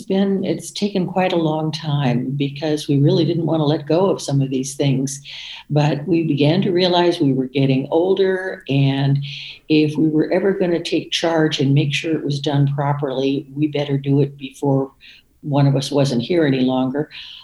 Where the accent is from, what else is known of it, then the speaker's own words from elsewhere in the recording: Miami, Florida, United States; I grew up in Florida. I was born in Miami Beach, Florida, right near my grandparents' home on Palm Island. And I grew up in Miami